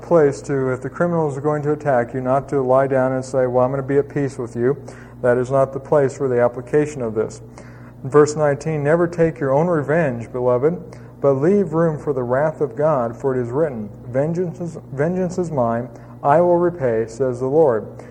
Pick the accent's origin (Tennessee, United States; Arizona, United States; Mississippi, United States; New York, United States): Arizona, United States; I don't know if it's because I grew up in Arizona or something